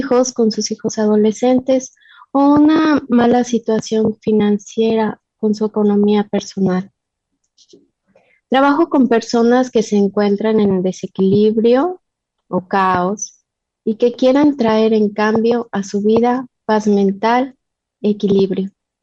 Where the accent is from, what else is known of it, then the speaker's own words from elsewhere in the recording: Mexico; Soy mexicana, madre de Cassandra, una maravillosa niña de 16 años